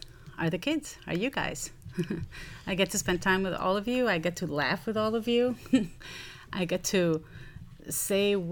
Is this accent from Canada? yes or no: no; El Salvador; I am from El Salvador.